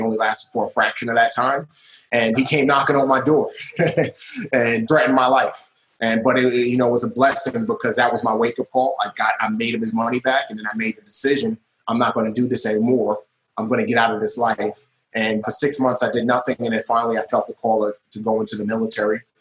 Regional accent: New York City, New York, United States; You know, growing up in the Bronx is a very, very hard environment to live in.

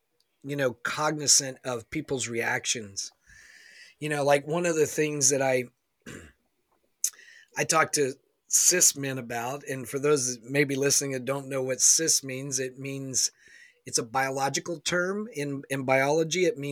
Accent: the South, United States; now in Seattle, United States; I live in Seattle, Washington now, which is very different from where I grew up in the East Coast South, you know.

